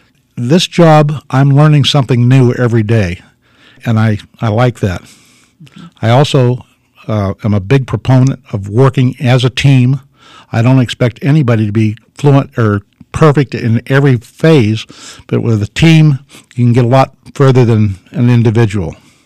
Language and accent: English; Pennsylvania, United States; I want my children, my grandkids, and my great-grandchildren to have the same opportunity that I had growing up in Venango County.